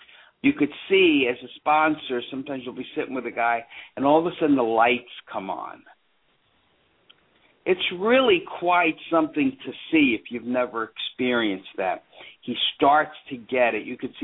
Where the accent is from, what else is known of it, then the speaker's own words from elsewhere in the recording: India; Well, you know, we're Indian, and we were befriended on Facebook by the GSO in India.